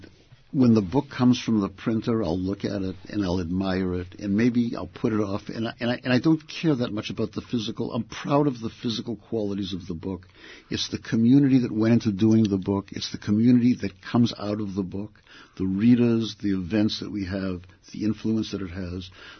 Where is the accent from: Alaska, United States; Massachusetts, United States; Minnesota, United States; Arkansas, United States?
Massachusetts, United States; Boston; They were there from my earliest memories of growing up in Boston, of the mockery that gay people were subjected to when I was in high school. I went to an all-boys school. I went to Boston Latin School.